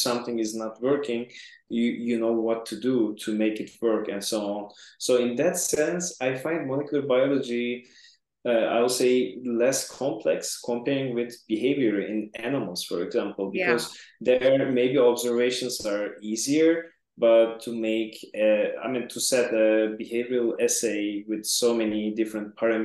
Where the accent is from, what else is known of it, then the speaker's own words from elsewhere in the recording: Turkey; English is a second language; moved away as an adult; now in Switzerland; So I am originally from Turkey.